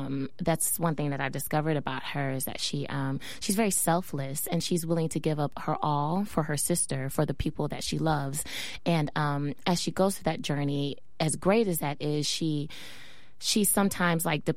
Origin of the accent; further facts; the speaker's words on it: Texas, United States; also born or lived in Stockton, California; I was born in Stockton, California, and but didn't live here very, very long. I moved to Texas after that, and I have family still here